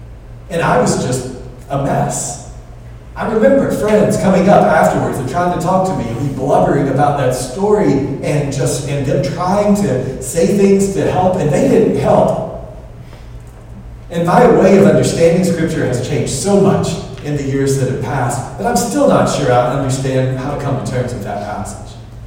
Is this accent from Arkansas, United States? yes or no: yes; Arkansas, United States; also born or lived in Mississippi / California; We grew up in Arkansas, North Arkansas, and that's important, you'll understand, because we moved to South Mississippi on the coast